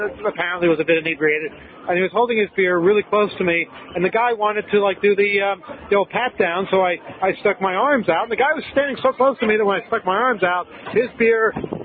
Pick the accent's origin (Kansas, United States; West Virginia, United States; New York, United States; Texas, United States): New York, United States; I don't get it. I just don't mesh well with walkers here. I'm a New Yorker, so I walk fast, walk around people.